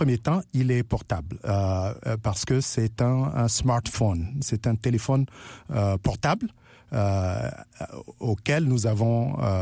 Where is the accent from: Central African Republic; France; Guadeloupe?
Central African Republic; en tant que centrafricain avec ma participation dans le développement de cet appareil, j'aimerais en faire bénéficier mon pays d'origine, qui est la République centrafricaine.